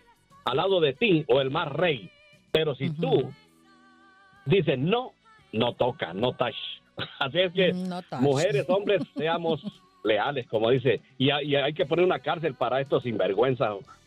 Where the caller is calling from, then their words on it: Los Angeles, California, United States; Aquí de Los Ángeles, California.